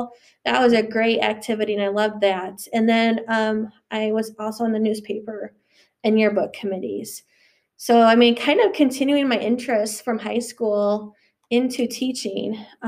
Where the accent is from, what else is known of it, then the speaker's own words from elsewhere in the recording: Manchester, Iowa, United States; I'm from Manchester, Iowa, so about an hour and a half east, right down on Highway 20. Graduated from West Delaware in 2002. My parents still live in the same house I was born in.